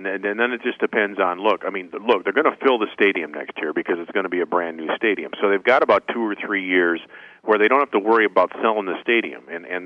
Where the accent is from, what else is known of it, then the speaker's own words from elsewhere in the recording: Minnesota, United States; Well, I grew up in Minnesota, so I'm a longtime Vikings fan